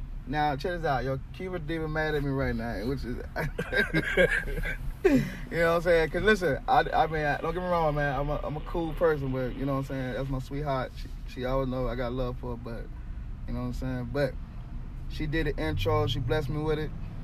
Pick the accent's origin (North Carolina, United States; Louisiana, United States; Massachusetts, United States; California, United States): North Carolina, United States; Like, yo, I gotta do something, but I'm from North Carolina. So it's like, my people is from here, but I'm the only one that has a different route.